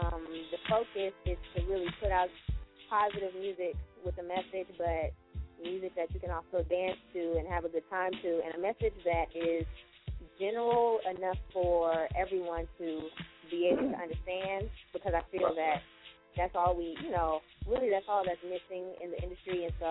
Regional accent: Houston, Texas, United States; So I'm from Houston, Texas, and I recently graduated from Howard University in Washington, D.C. with a film degree.

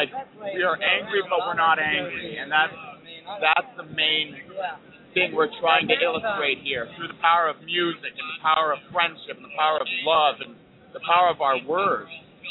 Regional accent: Canada; I'm from Canada, actually.

